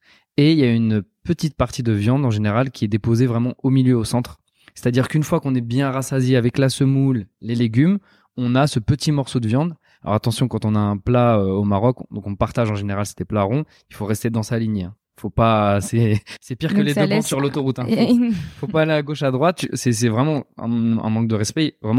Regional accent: France; étant jeune, j'ai grandi en France, évidemment

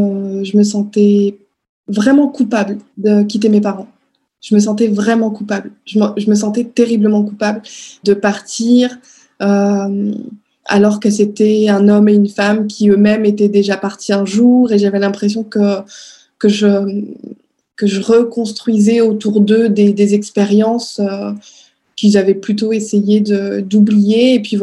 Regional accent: Strasbourg, Grand Est, France; moved away; J'étais heureuse le jour où j'ai quitté Strasbourg pour venir vivre ailleurs.

